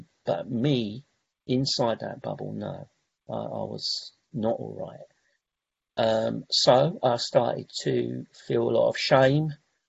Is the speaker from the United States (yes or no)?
no; London, United Kingdom; also born or lived in South West England; now in Southend-on-Sea, United Kingdom; I come from London, and I live in Essex now, in Southend-on-Sea. I've moved here about 3 years ago, but I did live in the West Country for many years